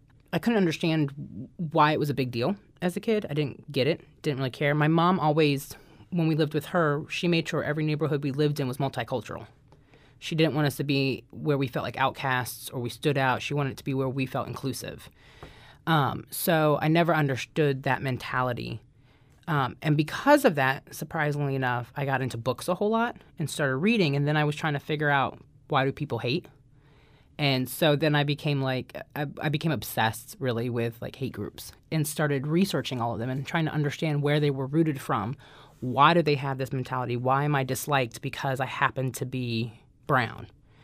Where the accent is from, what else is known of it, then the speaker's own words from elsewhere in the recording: Quantico, Virginia, United States; I grew up in Northern Virginia, so it's different. Everyone, when you're from Virginia, they'll ask you if you're from Northern Virginia. So I grew up originally on Quantico, the Marine base.